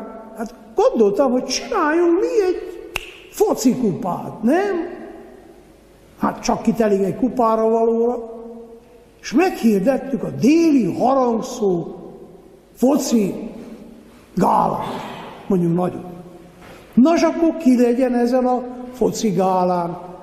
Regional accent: Miercurea Ciuc, Harghita, Romania; én Csíkszeredában nőttem fel

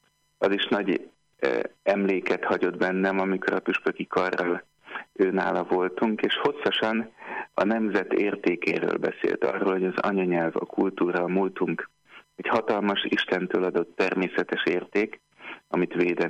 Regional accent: Hungary; mondtam neki, hogy Magyarországról jöttem

